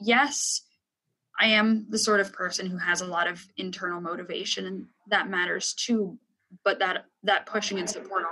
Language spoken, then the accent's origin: English; Pennsylvania, United States; I grew up in Eastern Pennsylvania in a, you know, not urban area by any means.